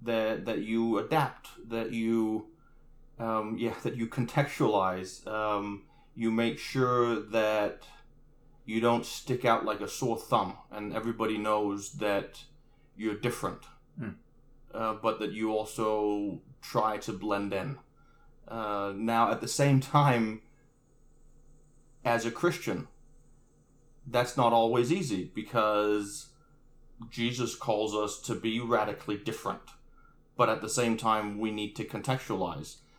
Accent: Denmark; Well, I grew up in Denmark. My mom's American, my dad's Danish.

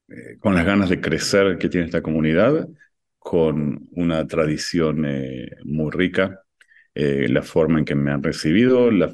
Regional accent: Argentina; also born or lived in Viña del Mar, Chile / Atlanta, United States; now in Israel; originalmente soy de Argentina, pero la vocación rabínica me ha llevado por distintos lugares en el mundo. Los lugares donde más tiempo pasé fue en la comunidad de Viña del Mar en Chile

